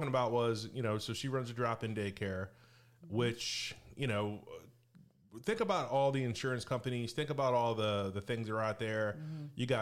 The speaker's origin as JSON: {"language": "English", "region": "Maryland", "country": "United States", "tie": "born or raised there", "said": "Like I grew up in Maryland."}